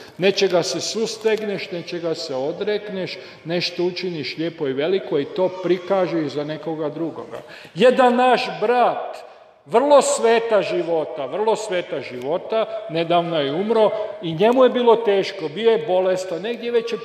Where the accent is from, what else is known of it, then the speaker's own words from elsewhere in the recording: Ferdinandovac, Koprivnica-Križevci County, Croatia; Ja sam iz Podravine. Iz mjesta koje se zove Ferdinandovac, a zemljaci su mi selo do mene.